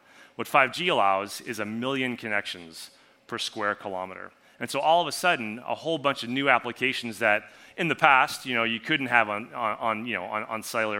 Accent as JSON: {"language": "English", "country": "Canada", "said": "and I'm actually from Canada."}